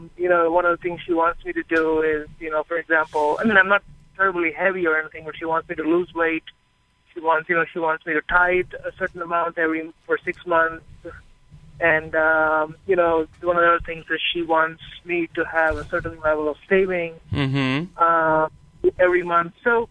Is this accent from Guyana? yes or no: no; India; I am originally from India.